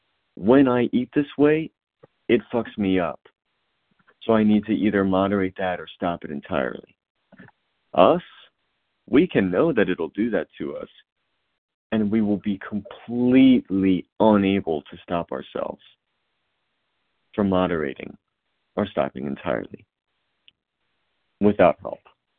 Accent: Indiana, United States; I'm from Indiana.

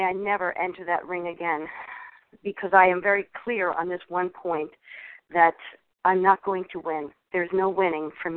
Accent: New Jersey, United States; from South Jersey.

